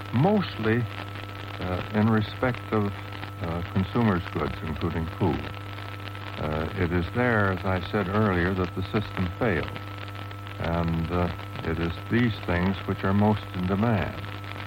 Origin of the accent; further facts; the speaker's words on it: Canada; I was born and reared in Canada